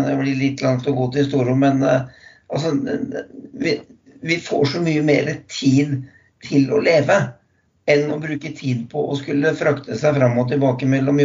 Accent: Oslo, Norway; Så vi kommer jo fra Oslo, så vi ville egentlig tilbake.

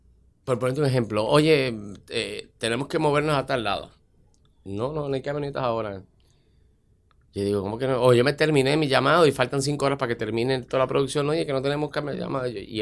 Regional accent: Puerto Rico; Para que diéramos nuestros puntos de vista como actores puertorriqueños que hemos trabajado fuera del país.

